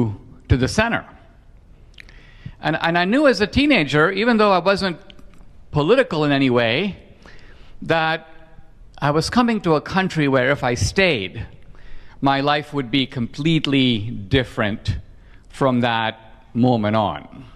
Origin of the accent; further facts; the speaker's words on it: India; now in United States; the dream of my generation growing up in India was pretty much how to get the heck out of India.